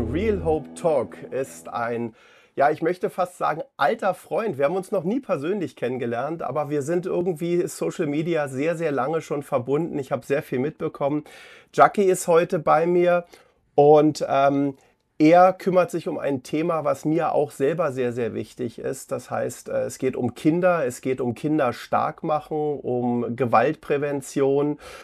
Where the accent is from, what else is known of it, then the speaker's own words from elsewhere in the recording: Berlin, Germany; ich bin ja 71er Jahrgang, ich bin ja in Berlin groß geworden